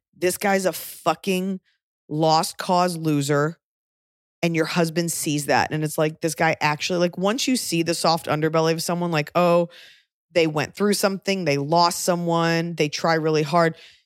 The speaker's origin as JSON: {"language": "English", "region": "the South", "country": "United States", "said": "Now, I'm from the South where they have those"}